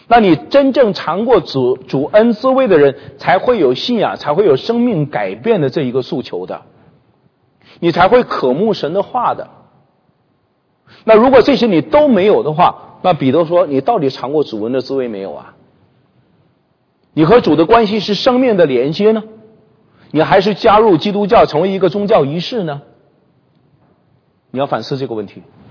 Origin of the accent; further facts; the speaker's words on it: China; 好像我们中国人信佛的，你说你信什么的？